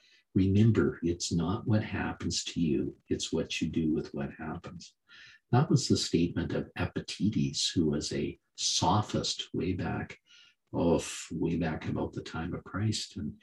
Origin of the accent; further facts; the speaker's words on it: Canada; It's CA because I'm a Canadian.